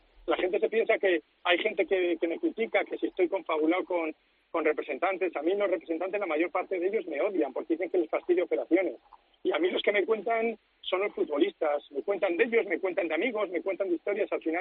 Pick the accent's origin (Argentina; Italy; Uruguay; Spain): Spain; León, Castile and León; also born or lived in Oklahoma, United States; Yo soy de León, entonces a los de León nos llaman cazurros, no es algo peyorativo.